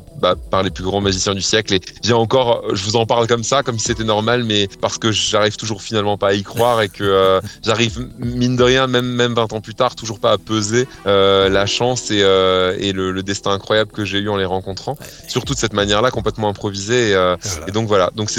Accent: Grand Est, France; je viens d'Alsace et dans l'Est de la France

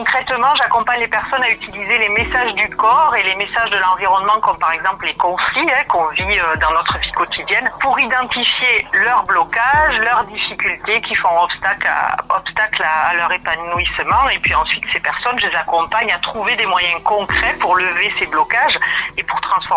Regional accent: Vic-Fezensac, Occitanie, France; born there; J'ai 46 ans, je suis gersoise, je suis née à Vic-Fezensac.

